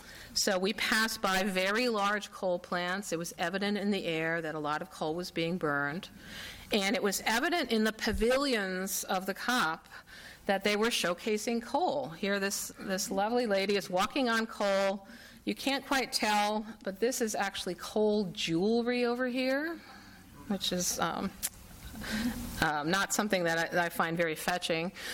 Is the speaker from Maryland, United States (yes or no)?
no; St. Paul, Minnesota, United States; I know we're in a very important city, Minneapolis, my hometown of St. Paul, also very interested in climate action